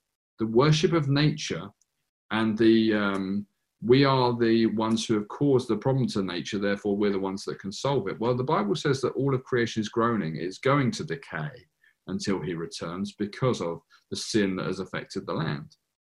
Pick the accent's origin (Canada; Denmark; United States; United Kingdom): United Kingdom; We complain about the weather. We're British.